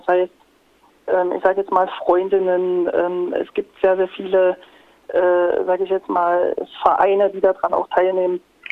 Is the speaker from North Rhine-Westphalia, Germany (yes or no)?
no; Thuringia, Germany; weil ich eigentlich gebürtig aus Thüringen komme.